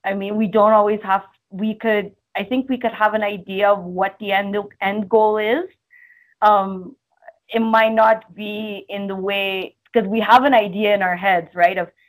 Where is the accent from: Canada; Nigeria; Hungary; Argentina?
Canada; I grew up in Canada, but I was raised in like an Italian immigrant household